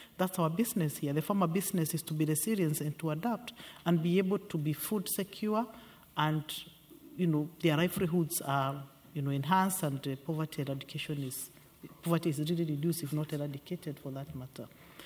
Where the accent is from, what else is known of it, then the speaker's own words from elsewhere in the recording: Kenya; I'm from Kenya.